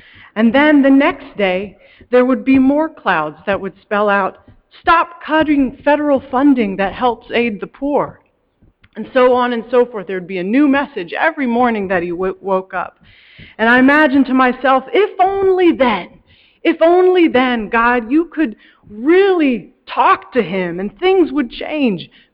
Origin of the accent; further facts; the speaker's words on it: Iceland; when I was growing up in Iceland